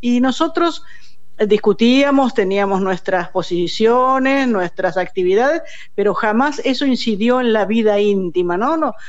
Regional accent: Buenos Aires, Argentina; born there; Nací en Congreso.

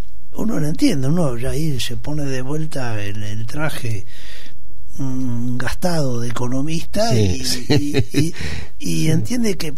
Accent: Buenos Aires, Argentina; soy porteño, me gusta recorrer los cafés de Buenos Aires

